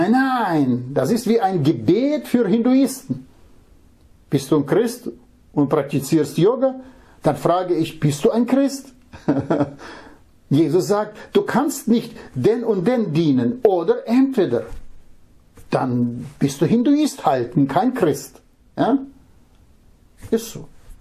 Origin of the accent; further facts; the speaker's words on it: Russia; German is a second language; now in Germany; Ich komme aus Russland.